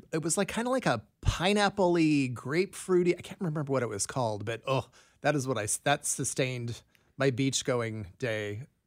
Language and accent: English; Scotland, United Kingdom; Well, I am I'm Scottish